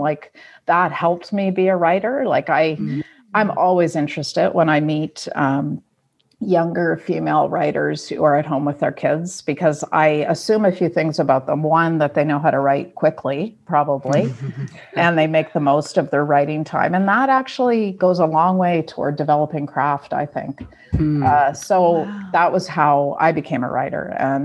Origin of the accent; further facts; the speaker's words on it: Dartmouth, Nova Scotia, Canada; I grew up in Nova Scotia, in Dartmouth, Nova Scotia. So that was a wonderful place to have a childhood.